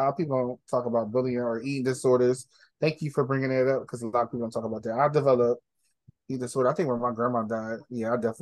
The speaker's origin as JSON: {"language": "English", "town": "Philadelphia", "region": "Pennsylvania", "country": "United States", "tie": "born or raised there", "said": "I said back in that day growing up in Philly, I used to wear, my grandma had shorts like that."}